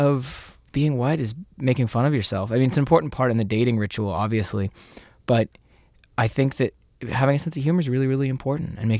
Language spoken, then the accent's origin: English; Canada; I'm Canadian too